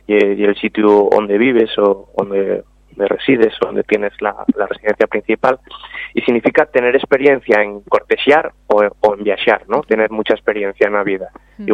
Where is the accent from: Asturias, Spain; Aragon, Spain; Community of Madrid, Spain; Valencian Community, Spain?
Asturias, Spain; Oviedo; Yo soy de Oviedo de toda la vida.